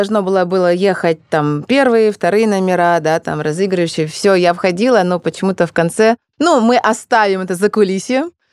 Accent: Rostov-on-Don, Rostov Oblast, Russia; А я родом из Ростова. У нас очень много иностранцев, у нас очень много африканцев. И вообще у нас самое большое количество национальностей.

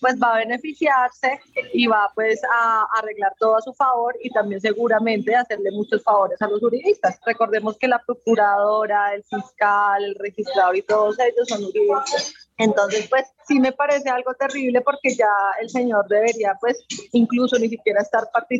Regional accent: Colombia; somos millones los colombianos que ya estamos pidiendo un cambio

